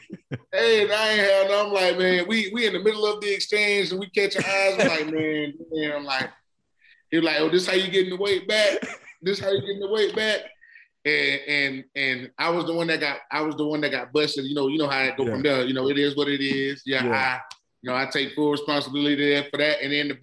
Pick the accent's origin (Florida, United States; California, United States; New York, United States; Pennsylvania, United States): Florida, United States; So me growing up in Florida, growing up where I grew up at, it was everything was, you know, fried.